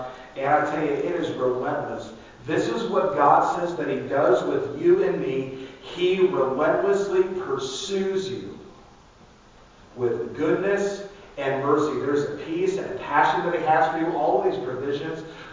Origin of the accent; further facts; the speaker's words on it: Atlanta, Georgia, United States; I grew up in Atlanta, Georgia, and in North Atlanta, and the suburbs.